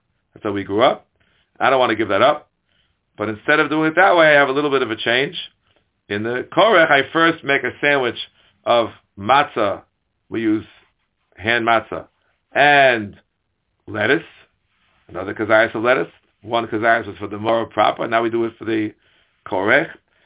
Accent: United States; which is the minhag even in Europe, even when I grew up in America.

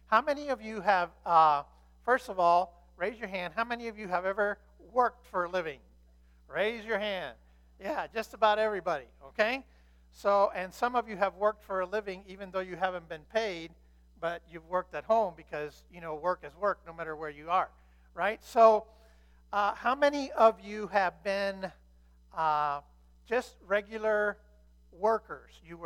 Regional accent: United States; So my first regular job, I grew up in America, so I mowed lawns and did yard work for neighbors and friends and enemies and so forth.

